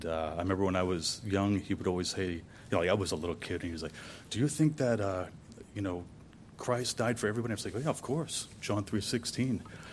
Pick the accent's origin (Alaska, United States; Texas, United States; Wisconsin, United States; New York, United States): New York, United States; also born or lived in Virginia; So Very briefly, I was born in Virginia, moved back to New York, where my parents were originally from.